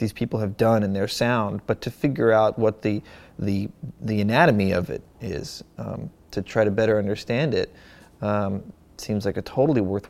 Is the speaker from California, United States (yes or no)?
yes; Malibu, California, United States; even growing up in Malibu, in this like seemingly alternate reality to most of the rest of the country or the world